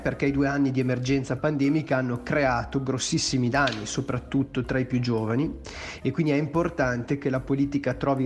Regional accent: Bergamo, Lombardy, Italy; Forse sarà perché sono bergamasco

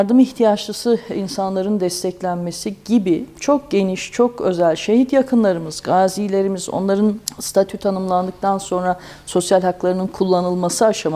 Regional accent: Kadirli, Osmaniye, Turkey; Kadirliyim.

